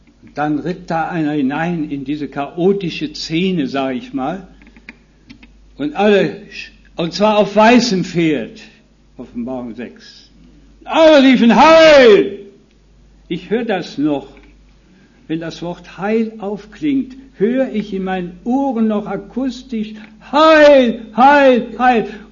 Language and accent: German; North Rhine-Westphalia, Germany; Und das ist das Oberbergische, dort wo ich herkomme.